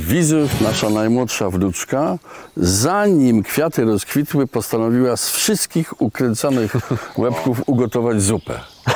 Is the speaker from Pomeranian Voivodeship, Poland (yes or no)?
no; Oborniki Śląskie, Lower Silesian Voivodeship, Poland; born there; jak przyszedłem na świat w Obornikach Śląskich w Wrocławiu, to 4 czerwca 52 roku